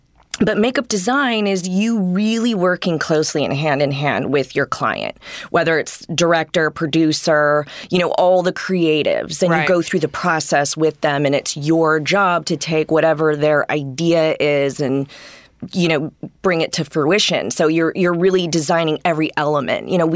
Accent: Detroit, Michigan, United States; also born or lived in New York; But I mean, when I was young, we moved back and forth from Detroit to New York. Mm-hmm. So I have the Midwest and East Coast roots and stuff like that.

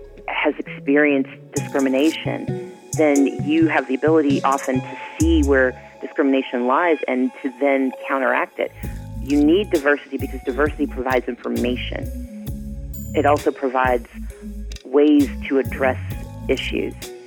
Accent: Mississippi, United States; I grew up poor in Mississippi.

